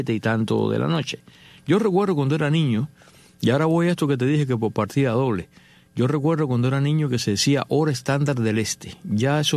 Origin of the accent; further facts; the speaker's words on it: Cuba; Nosotros, como cubanos, habiendo sido fundados por la madre patria, que es España